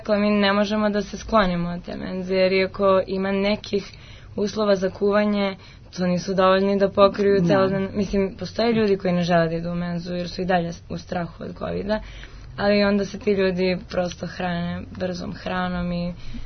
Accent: Vranje, Pčinja District, Serbia; Iz Vranja.

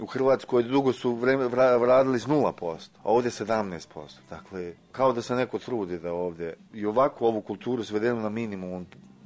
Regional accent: Belgrade, Serbia; meni koji sam odrastao u Beogradu.

